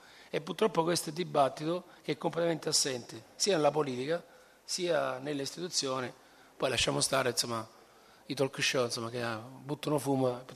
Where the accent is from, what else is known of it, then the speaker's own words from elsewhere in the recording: Sicily, Italy; Io vengo dalla Sicilia, io sono fino a qualche mese fa dalla Sicilia